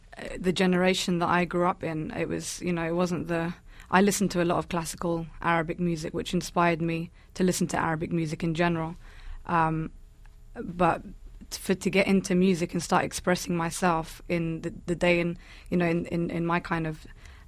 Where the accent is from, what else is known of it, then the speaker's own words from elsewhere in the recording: London, United Kingdom; Yeah, I think I have different experiences being a Palestinian in the diaspora.